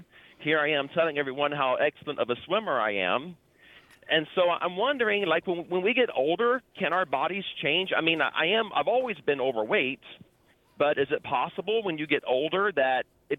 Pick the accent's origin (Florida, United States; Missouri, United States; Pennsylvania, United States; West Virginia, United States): Florida, United States; moved away; I grew up in Florida, and I grew up around the water, and by the time I was a teenager, I considered myself a fairly avid swimmer.